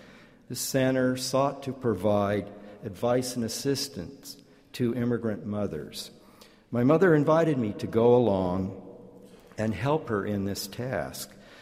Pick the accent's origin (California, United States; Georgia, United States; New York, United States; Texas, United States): California, United States; Orange; I grew up in Orange, a former citrus-growing rural community, which became a suburb of the immense Los Angeles County.